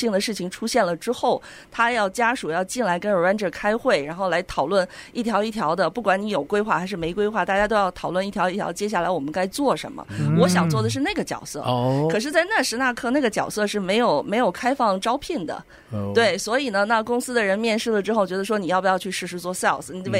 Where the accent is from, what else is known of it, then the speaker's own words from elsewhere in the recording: Beijing, China; 我小的时候在北京